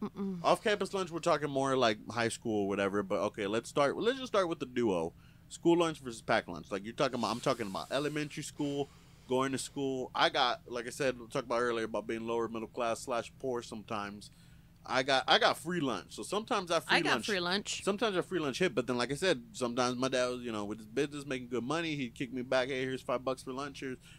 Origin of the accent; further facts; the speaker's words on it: Houston, Texas, United States; I grew up in Houston elementary, middle school, but I went to high school in a smaller town, in a little country town, 5,000 people.